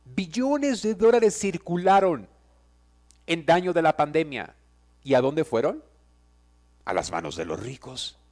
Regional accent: California, United States; yo no quiero señalar a ninguna ciudad, pero yo soy californiano.

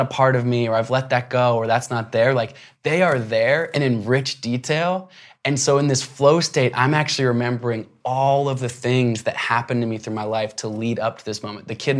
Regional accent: Portland, Oregon, United States; I grew up in Portland, Oregon, and glad that I grew up there because even though we couldn't travel far and wide

